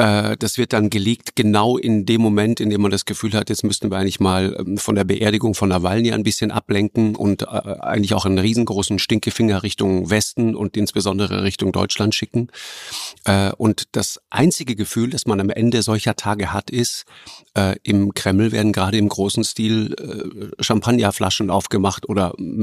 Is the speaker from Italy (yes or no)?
yes; South Tyrol, Italy; Weißt du, als Südtiroler hat man immer so eine Sympathie für kleine feine Länder.